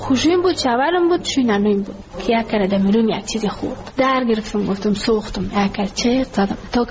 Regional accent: Ghazni, Afghanistan; now in Kabul, Afghanistan; ما کابل آمده از غزنی هستیم.

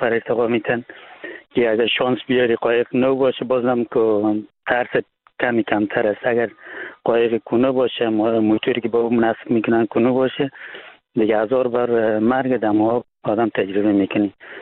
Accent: Afghanistan; now in France; مسیرهای که ما از افغانستان طی کردیم، ما آمدیم از مرز پاکستان و ایران و ترکیه

